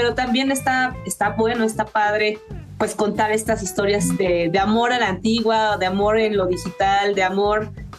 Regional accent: Mexico; A mí me encanta siempre estar en este programa porque es dar estos datos que contextualizan lo que somos como mexicanos.

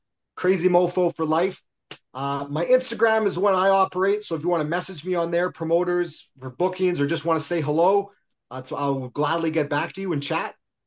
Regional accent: Regina, Saskatchewan, Canada; My hometown.

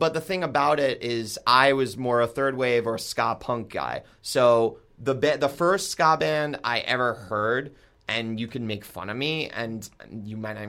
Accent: New York, United States; Same with it's growing up on Long Island and just liking shitty music.

